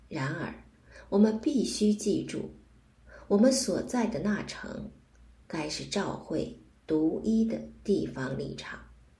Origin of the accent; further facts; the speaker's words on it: Yantai, Shandong, China; 我在中国烟台市长大，在烟台有英国的教会。